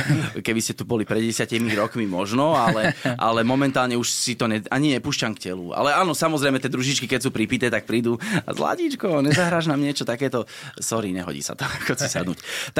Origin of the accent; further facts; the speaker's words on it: Nitra, Nitra Region, Slovakia; pochádzam z Nitry